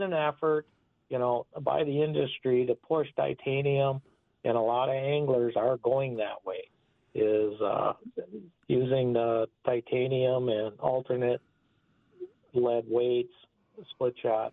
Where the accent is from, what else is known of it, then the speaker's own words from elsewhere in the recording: Park Falls, Wisconsin, United States; That's my hometown. That's St. Croix Rods is in Park Falls.